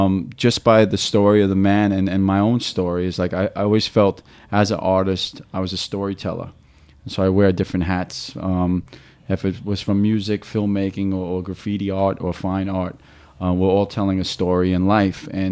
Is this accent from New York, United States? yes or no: yes; New York, United States; doing what inspires me is my neighborhood, you know, growing up in Brooklyn.